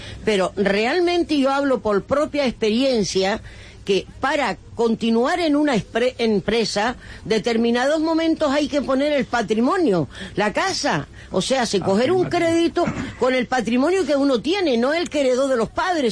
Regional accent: Fuerteventura, Canary Islands, Spain; empezando por mí, que vengo también de Fuerteventura y tenemos también empresas en Lanzarote y tal.

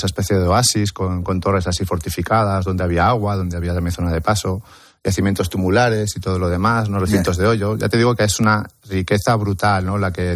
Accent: Valencian Community, Spain; Yo creo que voy a tirar un poquito para la Terreta, y a mí me encantan las pinturas, soy valenciano, ¿no?

